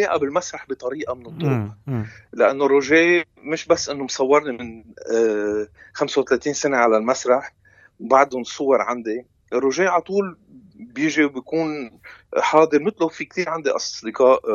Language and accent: Arabic; Lebanon